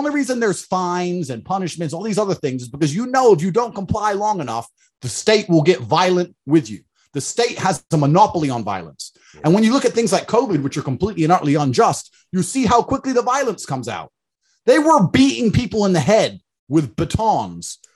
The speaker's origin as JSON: {"language": "English", "town": "Luton", "region": "East of England", "country": "United Kingdom", "tie": "born or raised there", "said": "I love England. I grew up in Luton, right? That's not a nice part, but I know England's a beautiful country."}